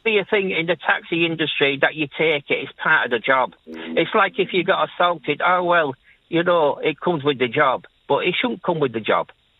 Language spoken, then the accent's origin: English; Leeds, Yorkshire and the Humber, United Kingdom; moved away; like, you just mention my accent, and I say, yeah, I'm from Leeds.